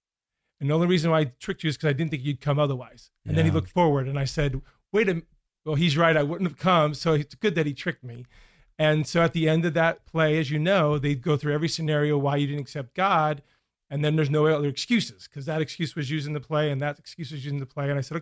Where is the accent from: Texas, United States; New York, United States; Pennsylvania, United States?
Pennsylvania, United States; Nanticoke; Northeast Pennsylvania, small town outside the Poconos called Nanticoke.